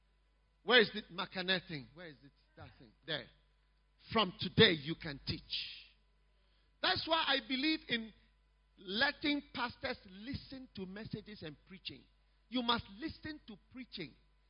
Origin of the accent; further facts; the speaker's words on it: Ghana; I'm not American. If I was American, it would even be different. But you see, I'm from Ghana. Africa.